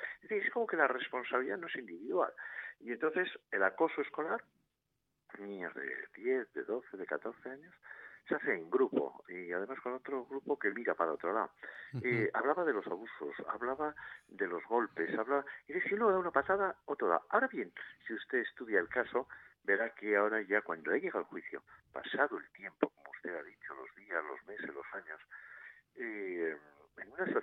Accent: Buenos Aires, Argentina; born there; porque nací allí, en Buenos Aires

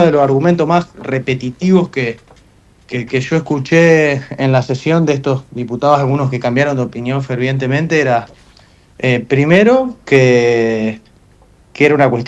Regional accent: Argentina

